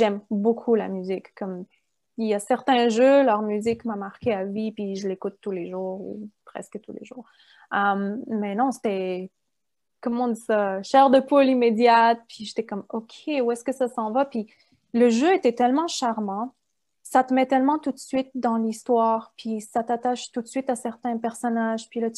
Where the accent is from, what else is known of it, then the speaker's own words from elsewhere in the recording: Quebec, Canada; accent: Quebec; les Français de France, ils se demandent je viens de où avec mon accent parce que j'ai quand même un accent québécois.